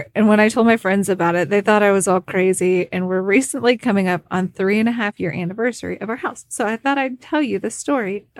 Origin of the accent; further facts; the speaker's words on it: Prestonsburg, Kentucky, United States; now in Virginia, United States; I was born and raised in Prestonburg, so we're all Eastern Kentucky gals. I'm residing in Virginia now.